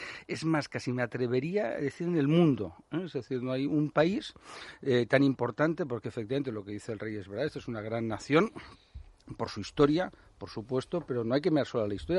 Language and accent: Spanish; Catalonia, Spain; Cataluña, mi tierra, está llena de historiadores ignorantes, ¿no?